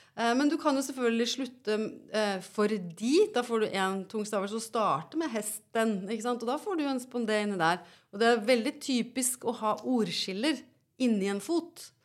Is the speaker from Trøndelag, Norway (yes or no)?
yes; Trøndelag, Norway; accent: Trøndersk; first language Trøndersk; mitt morsmål jo egentlig trøndersk, for jeg har en trøndersk mamma